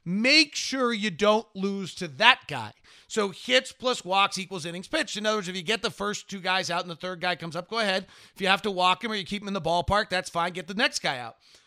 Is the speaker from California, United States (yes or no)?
yes; California, United States; I grew up in the Bay Area. My dad worked in Utah.